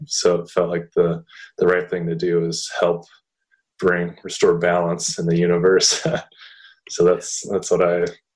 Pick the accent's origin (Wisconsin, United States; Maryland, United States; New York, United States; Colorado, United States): Wisconsin, United States; Beaver Dam; And nothing remarkable about me growing up in Beaver Dam. Just went to UCPS and then Beaver Dam High School.